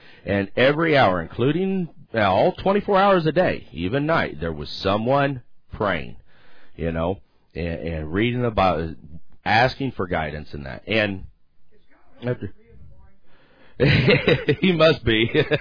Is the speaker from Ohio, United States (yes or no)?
yes; Ohio, United States; Now, we're from Ohio, and Mexico's hot.